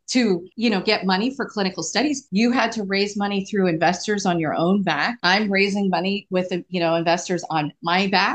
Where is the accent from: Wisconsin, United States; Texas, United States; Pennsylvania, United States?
Pennsylvania, United States; including my home state, Pennsylvania